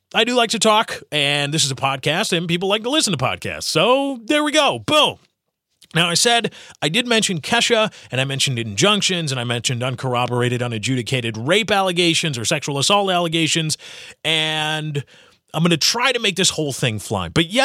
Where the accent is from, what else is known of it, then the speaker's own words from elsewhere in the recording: Chicago, Illinois, United States; And when Rich and I started this show, we're both from Chicago.